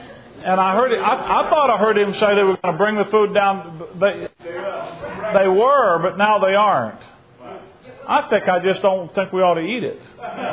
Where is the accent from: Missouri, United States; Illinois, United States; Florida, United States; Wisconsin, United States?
Illinois, United States; Chicago; I'm from Chicago.